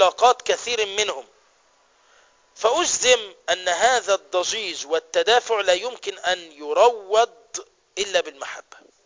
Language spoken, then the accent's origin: Arabic; Egypt